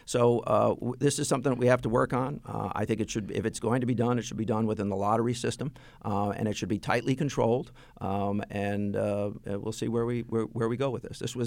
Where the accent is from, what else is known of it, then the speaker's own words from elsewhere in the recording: United States; Listen, I grew up in America where there was one place you could legally gamble.